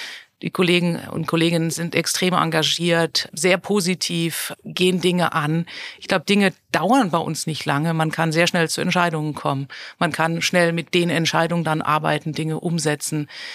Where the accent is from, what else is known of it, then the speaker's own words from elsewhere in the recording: Heidelberg, Baden-Württemberg, Germany; now in Austria; Ich komme aus Deutschland, gebürtig in Heidelberg, aber seit mehr als 25 Jahren mit einem Bayern verheiratet.